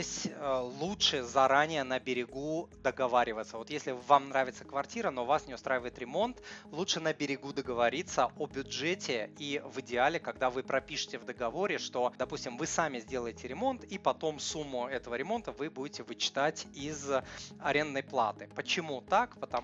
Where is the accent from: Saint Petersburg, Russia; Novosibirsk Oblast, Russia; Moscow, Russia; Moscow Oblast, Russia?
Saint Petersburg, Russia; подъезд или парадная, да, я же из Питера